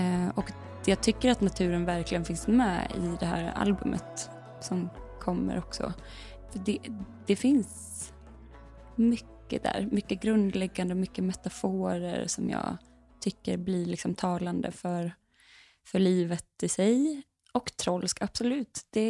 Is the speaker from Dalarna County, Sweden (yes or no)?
yes; Dalarna County, Sweden; jag kommer ju från Dalarna. Och jag brukar väl beskriva det som att... Alltså jag har inte bott hemma i Dalarna på 10 år typ. Men det är som att mina rötter sitter fast där.